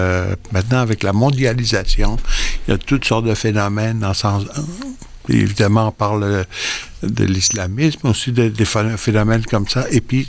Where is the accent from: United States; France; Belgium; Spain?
Belgium; Flanders; Moi, je suis flamand.